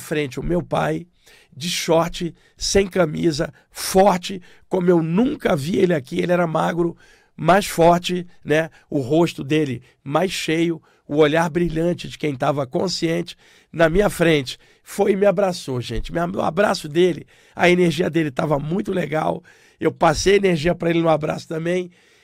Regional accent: Duque de Caxias, Rio de Janeiro, Brazil; Eu comecei a ver cenas da minha infância na Baixada Fluminense, em Duque de Caxias, no Rio de Janeiro.

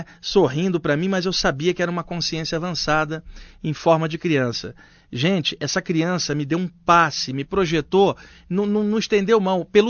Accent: Rio de Janeiro, Brazil; moved away as an adult; now in São Paulo, Brazil; Eu nasci no Rio, vivi 28 anos no Rio e moro há quase 20 anos em São Paulo.

